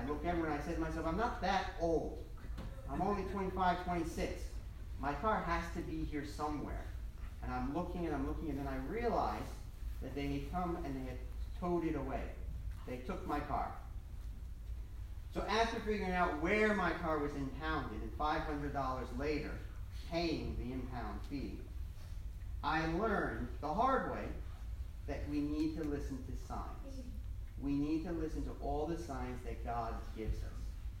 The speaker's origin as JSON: {"language": "English", "region": "New Jersey", "country": "United States", "tie": "born or raised there", "moved": "as an adult", "lives_now": "Texas, United States", "said": "And I, growing up in New Jersey for 25 years, was under the assumption it's every 2 years. Because in New Jersey, it's every 2 years you have to register your car."}